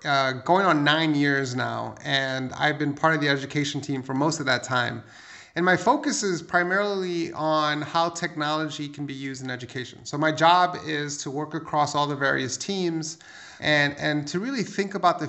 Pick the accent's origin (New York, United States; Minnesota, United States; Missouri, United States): New York, United States; New York City; I grew up in Hell's Kitchen, New York. I'm a first-generation American. I grew up on welfare and food stamps